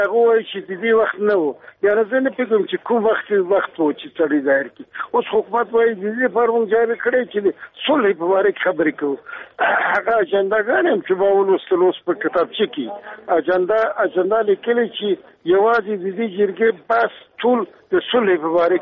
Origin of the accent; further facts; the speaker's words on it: Afghanistan; زه د افغانستان دی بچی